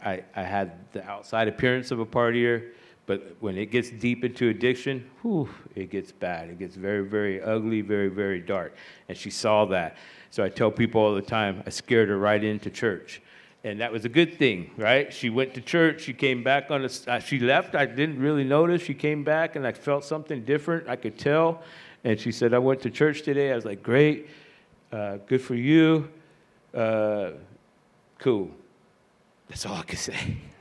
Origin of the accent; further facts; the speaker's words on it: Hawaii, United States; because I'm also Hawaiian. And my people come from Maui, but we were given land in Molokai